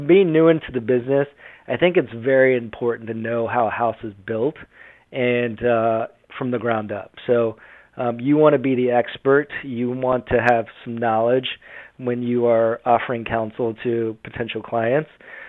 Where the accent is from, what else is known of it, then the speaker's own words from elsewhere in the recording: Leesburg, Florida, United States; growing up in a small town, Leesburg, or a small county in Orlando.